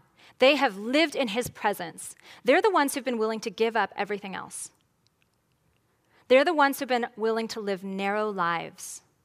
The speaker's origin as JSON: {"language": "English", "region": "California", "country": "United States", "said": "I'm from California, so I follow it closely."}